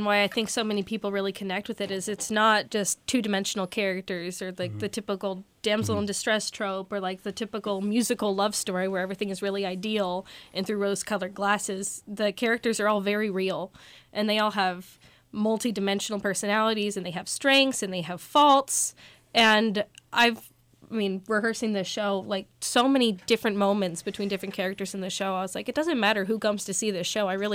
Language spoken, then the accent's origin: English; Post Falls, Idaho, United States; but I'm from the area. I grew up in Post Falls, so I've mainly been doing work down in Moscow.